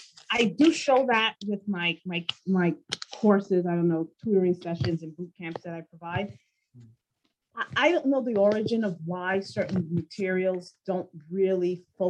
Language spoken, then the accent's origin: English; New York, United States; so I'm from New York, so we don't like wasting time.